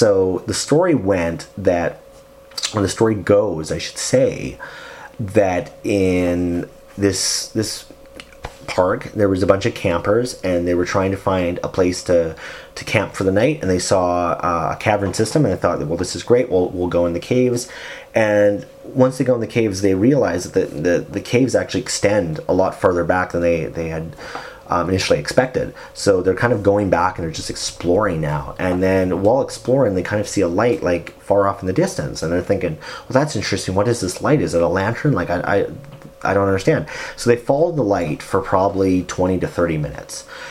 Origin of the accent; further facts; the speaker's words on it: Canada; forgive me, guys, I'm just a Canadian.